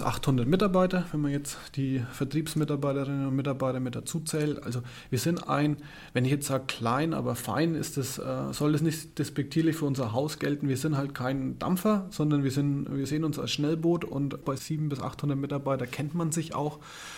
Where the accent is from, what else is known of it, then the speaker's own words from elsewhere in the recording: Nuremberg, Bavaria, Germany; Ich komme nämlich ursprünglich aus Nürnberg